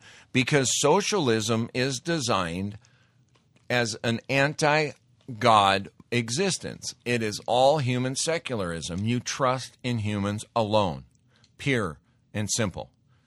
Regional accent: Montana, United States; I grew up in Montana. I've got maybe some old school conservative beliefs where a man takes responsibility for himself

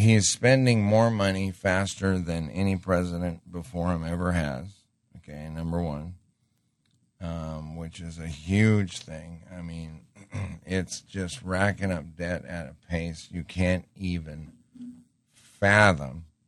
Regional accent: Montana, United States; I grew up in Montana in a rough environment.

